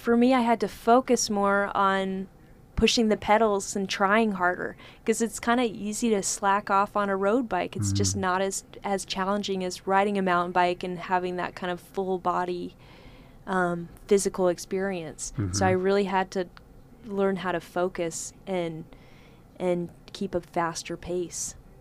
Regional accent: Anchorage, Alaska, United States; I mean, I grew up in Anchorage, but I'd never seen Southeast Alaska till last year.

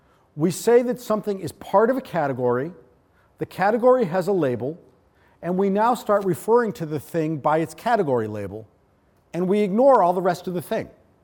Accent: New England, United States; I prefer to call it synecdoche, but that's just because I'm from New England and I can't pronounce things.

